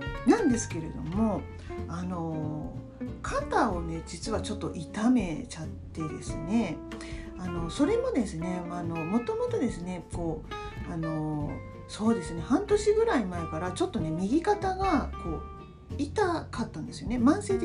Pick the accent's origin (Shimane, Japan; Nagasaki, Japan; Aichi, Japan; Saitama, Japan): Aichi, Japan; Nagoya; 自分の地元である愛知県名古屋市に、無事にまた帰ってきました